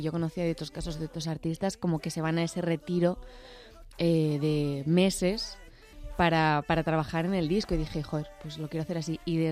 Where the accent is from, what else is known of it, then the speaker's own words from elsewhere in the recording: Aragon, Spain; Yo soy aragonesa y una tradición muy bonita que existe en Zaragoza es en el Día del Pilar